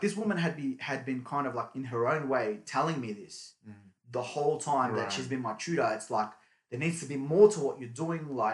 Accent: Australia; born there; I'm here, I'm Turkish, I'm Muslim, you know, but I was born here in Australia.

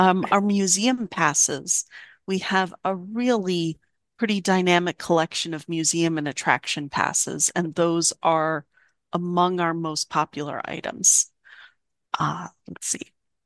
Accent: New York, United States; I did not grow up in New York, in Vermont. I grew up in New York. And spent some time in Rhode Island as well.

